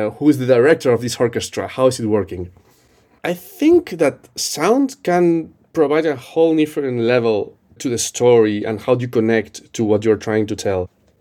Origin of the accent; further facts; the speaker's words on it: Spain; English is a second language; I'm from Spain.